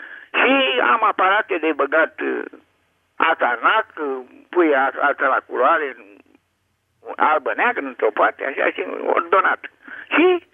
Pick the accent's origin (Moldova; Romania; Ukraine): Romania; Bucharest; Sunt bucureștean.